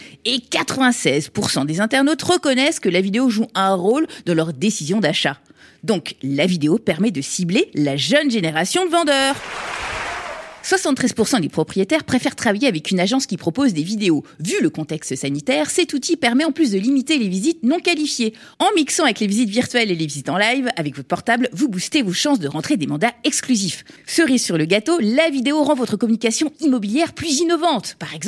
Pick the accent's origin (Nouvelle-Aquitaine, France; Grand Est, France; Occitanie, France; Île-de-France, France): Île-de-France, France; Paris; Je suis parisienne, hein, désolée.